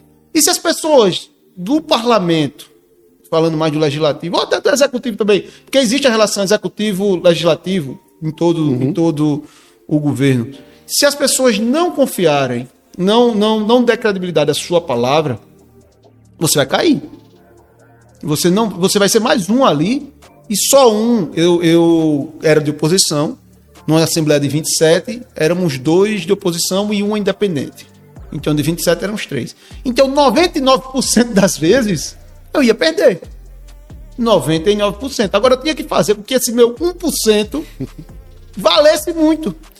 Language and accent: Portuguese; Alagoas, Brazil; Como você disse na abertura do programa, eu sou de Alagoas.